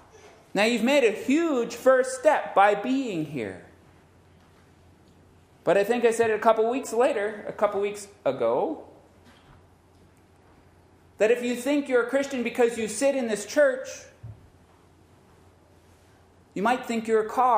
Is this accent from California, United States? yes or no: yes; California, United States; I grew up in California where we had big, long, you know, 7-9 inch long pine needles.